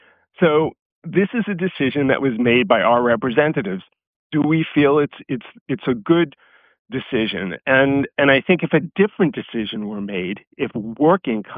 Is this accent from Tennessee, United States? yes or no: no; New York, United States; I grew up in New York. That's a rule of thumb here.